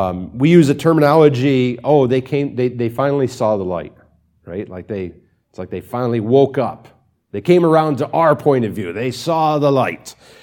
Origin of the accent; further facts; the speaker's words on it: Pennsylvania, United States; because I grew up in Pennsylvania, our culture is a little bit individualistic, right?